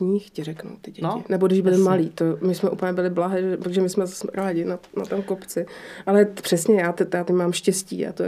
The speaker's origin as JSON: {"language": "Czech", "town": "Pardubice", "region": "Pardubice Region", "country": "Czechia", "lives_now": "Prague, Czech Republic", "said": "manžel je z Moravy, já jsem z Pardubic a oba jsme naplaveniny do Prahy."}